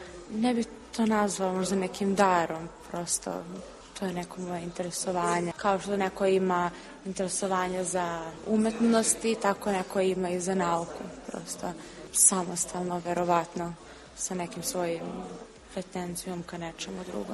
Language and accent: Serbian; Inđija, Vojvodina, Serbia; Ja sam iz Inđije i moja mama je lekar, a tata je radi pri MUP-u kao policijski inspektor